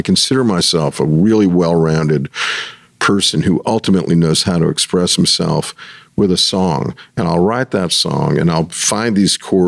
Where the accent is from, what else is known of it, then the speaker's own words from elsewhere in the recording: Rhode Island, United States; And the record's actually about where I grew up. It's about growing up in Rhode Island.